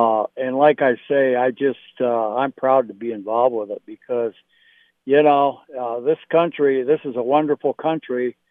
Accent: Kalamazoo, Michigan, United States; I'm actually from Kalamazoo, Michigan. I grew up there.

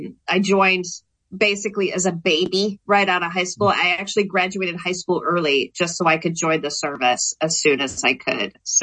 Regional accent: Minnesota, United States; Yes, I did. So I went to what was considered one of the best public schools in the state.

